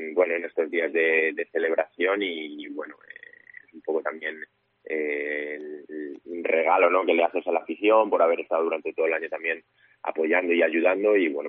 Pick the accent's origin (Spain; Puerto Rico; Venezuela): Spain; Salamanca, Castile and León; estoy deseando, yo creo, como muchos salmantinos, el ver fútbol de Segunda B en Salamanca